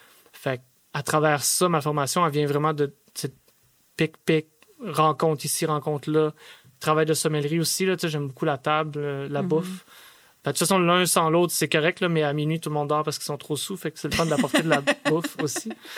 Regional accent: Quebec, Canada; C'est un peu improbable, je viens du Lac-Saint-Jean, d'une famille où mon père faisait de la construction.

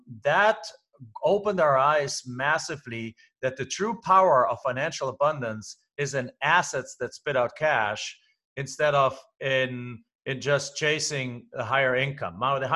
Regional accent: Germany; moved away as an adult; now in United States; And I came from Germany, I came here to the US, and I had my work visa tied to them.

